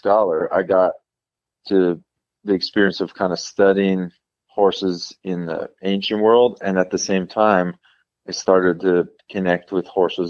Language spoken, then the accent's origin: English; Montana, United States; You know, I grew up in Montana, and my grandfather was like a classic Montana cowboy.